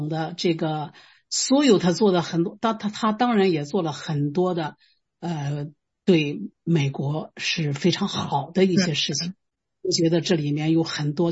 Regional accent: China; 虽然我是个中国人啊，美国的这些我也没有资格评，但是我可以谈谈我的看法。

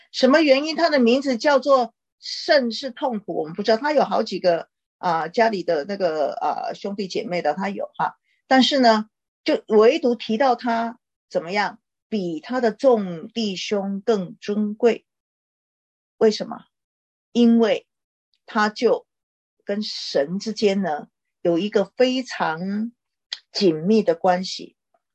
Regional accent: China; 我们中国人有很多这样啊，叫做什么招娣

